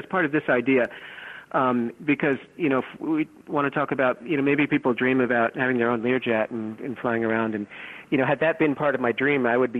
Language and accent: English; New Paltz, New York, United States; I'm from New Paltz, New York, originally, and I do little shows up there.